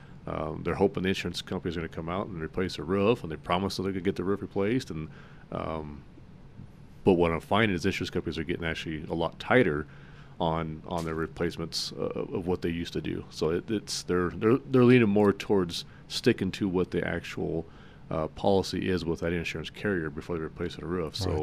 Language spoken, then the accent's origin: English; Phoenix, Arizona, United States; now in Colorado, United States